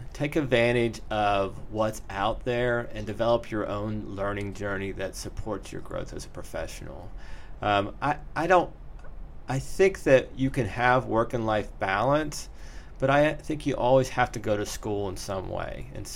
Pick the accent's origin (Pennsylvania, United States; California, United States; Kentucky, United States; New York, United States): Pennsylvania, United States; Pittsburgh; now in Memphis, United States; I'm from Pittsburgh, so rock and roll is kind of still where we come from and what we listen to.